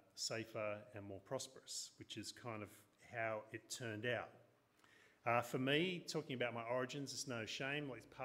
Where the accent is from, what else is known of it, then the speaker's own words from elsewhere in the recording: Newcastle, North East England, United Kingdom; I'm from a Welsh and Northern English miners background, being from Newcastle.